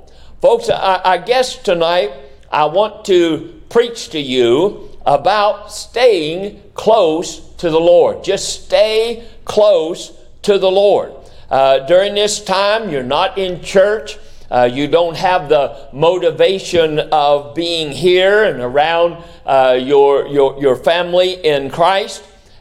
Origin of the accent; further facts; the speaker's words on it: West Virginia, United States; Now, I'm from West Virginia, you know that.